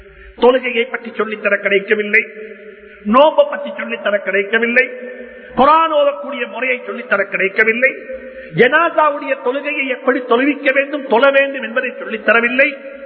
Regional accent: Sri Lanka; born there; இந்த இலங்கையில நாங்கள் பிறந்தோம், இலங்கை பிரஜைகளாக வாழ்ந்து கொண்டிருக்கிறோம்.

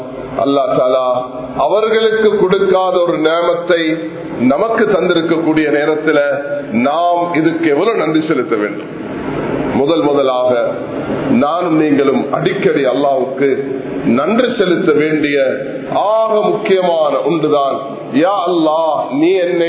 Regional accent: Sri Lanka; நாங்கள் இலங்கை நாட்டு பிரஜைகள்

